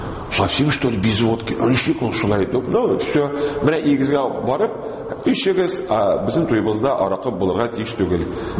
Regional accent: Kazan, Tatarstan, Russia; Казан егете, мин рус мәктәбен бетердем, һәм инде татарча мине сөйләшергә минем яраткан дәвәнем өйрәтте.

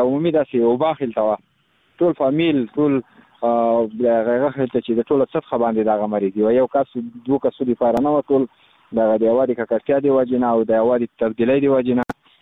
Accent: Khost, Afghanistan; بس زه خو د خوست ولایت مربوط یم، مرکز اوسیدونکو یم.

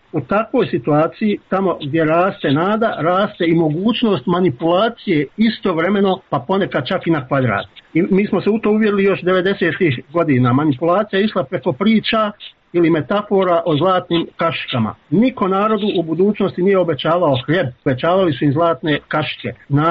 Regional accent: Bosnia & Herzegovina; Ali znam da vam govorim kao Bosanac

